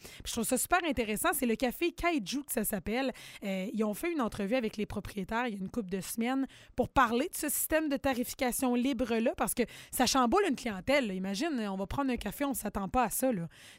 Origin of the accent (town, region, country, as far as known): Quebec, Canada